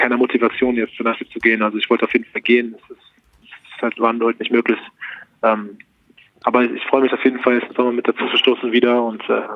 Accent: Berlin, Germany; Ich bin Berliner, das ist meine Heimat.

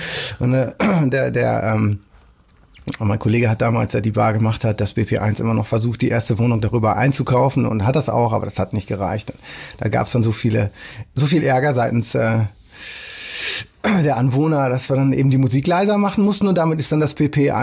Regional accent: Hamburg, Germany; dann ist natürlich Hamburg meine Heimat, wenn ich über die Elbbrücken reinkomme

